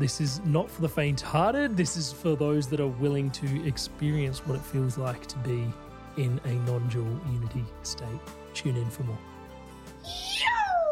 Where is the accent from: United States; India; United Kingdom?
India; And maybe because I'm Indian